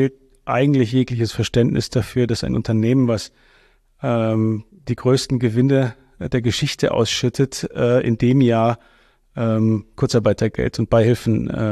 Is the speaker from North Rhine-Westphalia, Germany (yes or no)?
yes; North Rhine-Westphalia, Germany; Ich bin im Ruhrgebiet aufgewachsen und als ich Kind war, haben wir wohnend direkt in der Nähe von einer großen Zeche und nicht weit von verschiedenen Stahlwerken